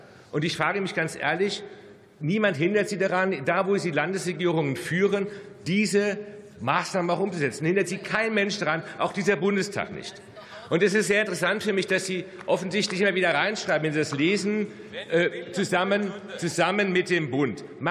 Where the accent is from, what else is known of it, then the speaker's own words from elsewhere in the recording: Bad Nauheim, Hesse, Germany; In meiner Heimatstadt Bad Nauheim haben wir eine jüdische Gemeinde.